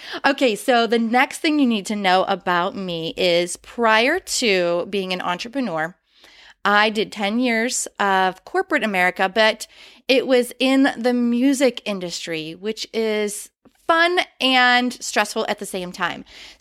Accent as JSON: {"language": "English", "region": "Pennsylvania", "country": "United States", "said": "Okay, so I am originally from Western Pennsylvania. And if you know anything about Western Pennsylvania, you know that we bleed black and gold. And it's one of those things, it didn't feel like it was a choice. It was just a part of growing up."}